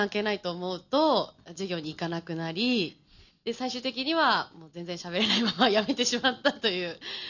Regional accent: Toyama, Japan; now in Kawasaki, Japan; 富山出身

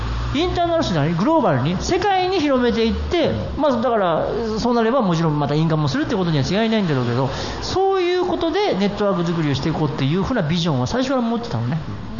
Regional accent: Mie, Japan; 三重県、あれ言ってくださいよ、ご当地なんだから、私の田舎なんだから

